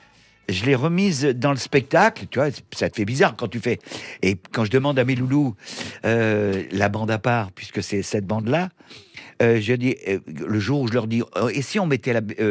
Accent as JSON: {"language": "French", "country": "France", "said": "je suis un Français comme tout le monde."}